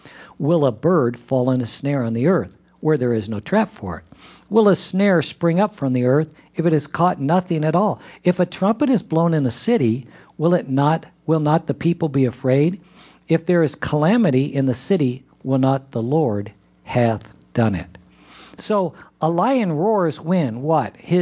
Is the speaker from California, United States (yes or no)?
yes; California, United States; also born or lived in New Mexico; I was a Southern California kid. I was born and raised, I was born in New Mexico, but at 5 years old, I came to Southern California. So basically, this is all I've ever known.